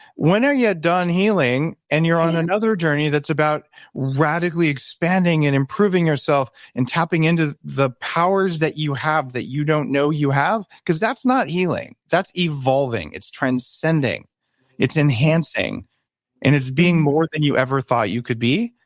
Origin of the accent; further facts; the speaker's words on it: California, United States; I come from Silicon Valley